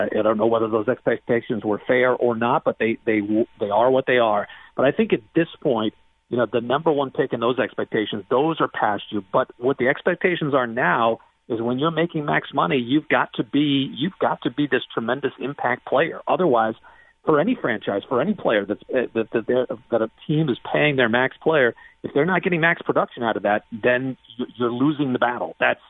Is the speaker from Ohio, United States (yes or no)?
no; Massachusetts, United States; growing up in Western Massachusetts, I got hooked on the NBA thanks to the Boston Celtics